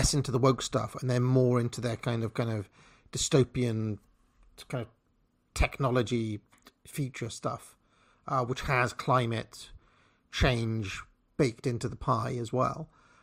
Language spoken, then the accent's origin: English; United States; Also, I'm an American, so I don't really have a dog in this fight anyway.